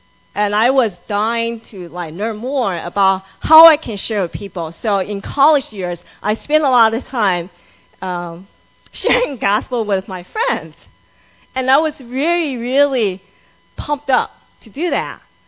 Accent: Livermore, California, United States; I grew up in Livermore. It's very different from kids grew up in Cupertino and Palo Alto.

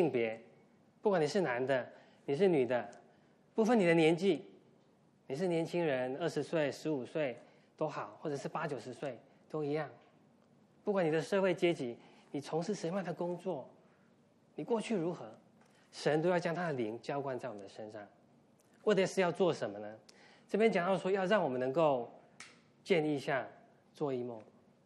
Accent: central Taiwan, Taiwan; now in United States; 从我从台湾来哦，在台湾中部一个乡下的地方哦，一个我记得我小时候还穿开裆裤哈，一个小男孩，然后现在住在美国，住在北卡，应该算是一个很好的地方。

